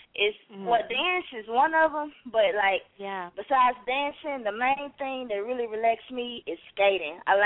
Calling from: Dallas, Texas, United States; from Dallas, Texas.

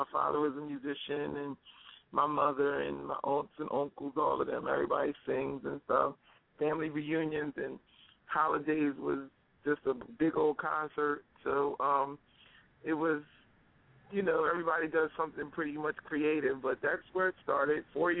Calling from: Pine Hill, New Jersey, United States; I'm calling from Pine Hill, New Jersey.

